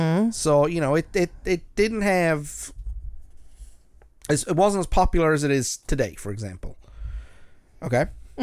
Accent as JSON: {"language": "English", "region": "South East England", "country": "United Kingdom", "tie": "born or raised there", "said": "20 miles east of London. No, west of London, excuse me. So it's, you have to drive through it to get to my hometown if you're leaving to go to London on the main road over there."}